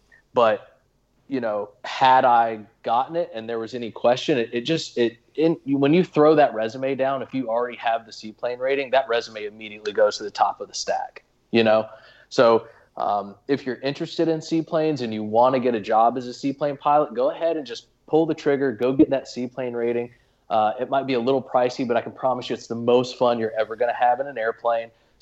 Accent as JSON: {"language": "English", "region": "Florida", "country": "United States", "tie": "born or raised there", "said": "I mean, I'm born and raised in Florida."}